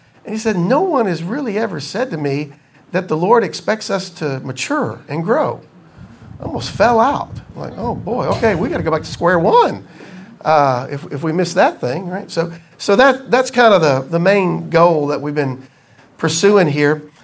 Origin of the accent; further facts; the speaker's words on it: Corinth, Mississippi, United States; I grew up in Mayberry, in Corinth, Mississippi, right?